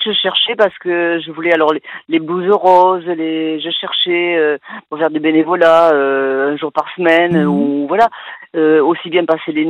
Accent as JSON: {"language": "French", "town": "Montauban", "region": "Occitanie", "country": "France", "said": "puisque je suis du Tarn-et-Garonne, je suis de Montauban"}